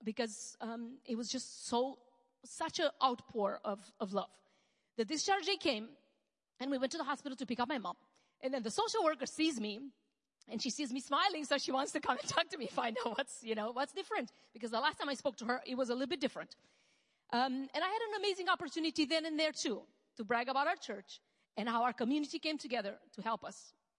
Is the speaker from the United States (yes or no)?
no; Romania; Our family is far away. If you guys know, we're from Romania, so our family is not here.